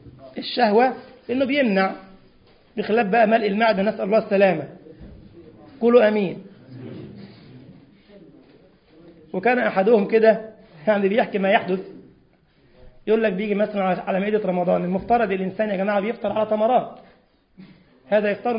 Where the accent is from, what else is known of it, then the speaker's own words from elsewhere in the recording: Egypt; انما احنا عندنا في مصر اسمها فرخه عادي يعني.